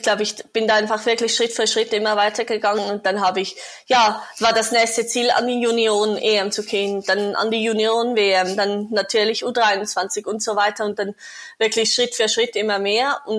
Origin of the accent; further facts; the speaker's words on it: Zurich, Switzerland; Ja, ich bin in Zürich aufgewachsen.